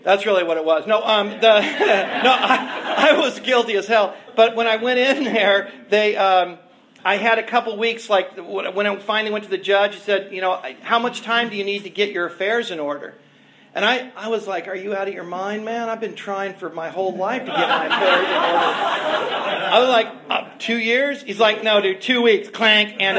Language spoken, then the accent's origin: English; Lompoc, California, United States; Was I was raised in Lompoc. My dad was stationed in the Air Force, and I went to La Prisma School.